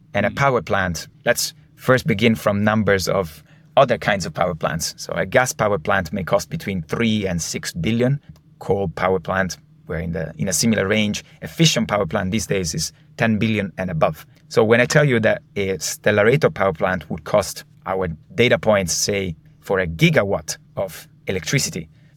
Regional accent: Italy; also born or lived in United Kingdom / United States; now in Munich, Germany; myself not being from Munich, I'm originally from Italy and lived in the UK and the US

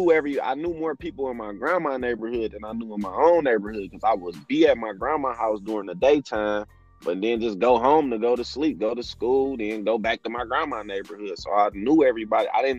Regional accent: Michigan, United States; my mom worked at Henry Ford Hospital, bro. Like, I stayed on Finkel and Evergreen. My grandmother, I grew up really on Joy Road in Whitfield.

